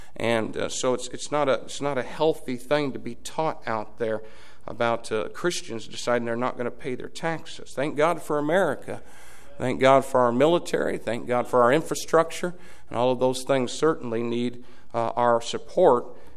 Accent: United States; And I feel like that as an American, excuse me.

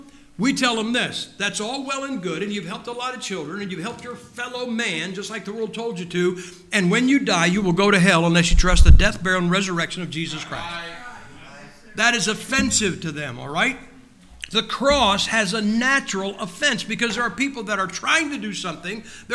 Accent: Ohio, United States; Besides, I'm from Ohio. We don't have a professional team in the state.

